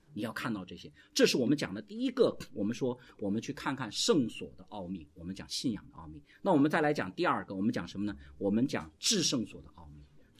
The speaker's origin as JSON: {"language": "Chinese", "country": "China", "said": "我们中国人是很健忘的"}